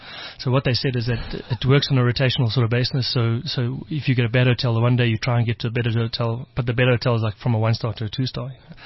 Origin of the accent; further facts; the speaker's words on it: South Africa; I would chat to the guys, and I'm from South Africa. A lot of the South African boys, it was their first Tour de France.